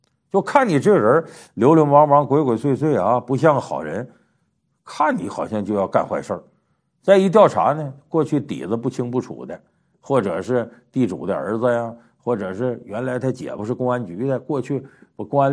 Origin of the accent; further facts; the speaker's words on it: Heilongjiang, China; 这个东蒙呢和我们老家黑龙江很接近